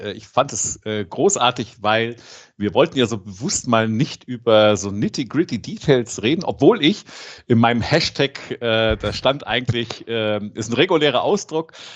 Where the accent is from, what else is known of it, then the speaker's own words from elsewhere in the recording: Rome, Lazio, Italy; Ich bin in Rom aufgewachsen